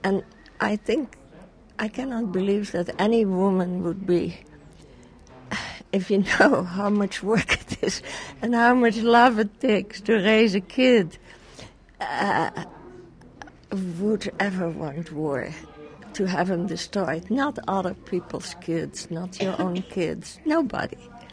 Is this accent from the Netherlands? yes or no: yes; Netherlands; I come from Holland, and we lived through 5 years of war. We were occupied by the Germans.